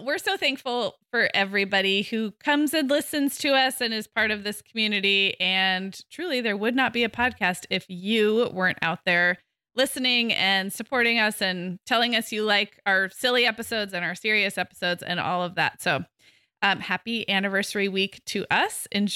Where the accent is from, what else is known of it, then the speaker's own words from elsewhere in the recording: Santa Barbara, California, United States; We are together in my hometown of Santa Barbara.